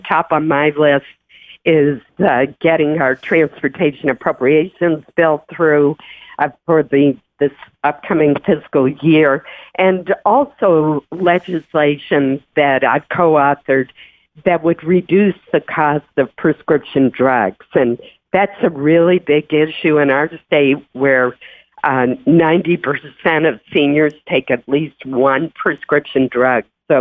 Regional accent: Caribou, Maine, United States; I'm always glad to be in my hometown

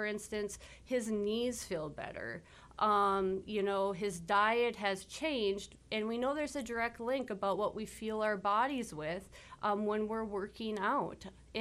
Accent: Wahpeton, North Dakota, United States; I was born and raised right here in Wahpeton, graduating class in 2006.

